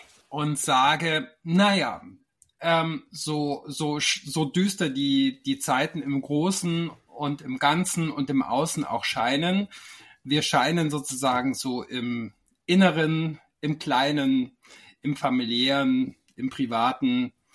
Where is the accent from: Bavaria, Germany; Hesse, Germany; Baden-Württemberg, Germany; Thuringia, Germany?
Bavaria, Germany; mein Opa war je nachdem mal Pole, mal Russe, mal Deutscher. Ich bin im Allgäu aufgewachsen an der Grenze zu Tirol.